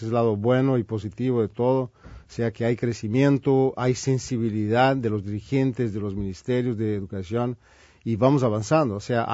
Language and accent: Spanish; Minas Gerais, Brazil; Spanish is a second language; Soy de Minas Gerais, de Minas montañas. También tenemos algo de frío.